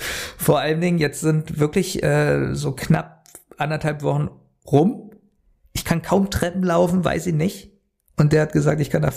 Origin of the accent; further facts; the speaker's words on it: Berlin, Germany; Du kommst doch nicht aus Berlin, oder? Sag ich, doch.